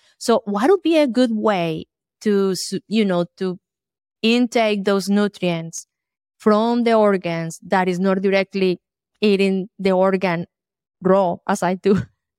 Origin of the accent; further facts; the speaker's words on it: Colombia; English is a second language; now in United States; I come from Colombia, South America. Mm-hmm. And in Colombia, we eat all the animals, I mean, nose to tail, everything. When I came to the States